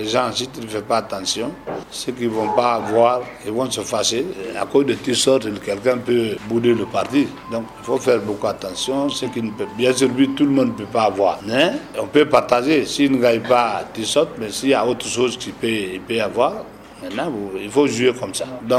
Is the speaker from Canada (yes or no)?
no; Boké, Guinea; born there; Bien sûr, je dis Bokeh, même si je suis né là-bas, mais je suis national, je suis guinéen.